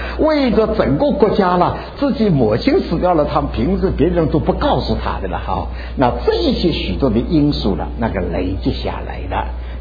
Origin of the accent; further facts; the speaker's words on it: China; 我们中国人个子不太大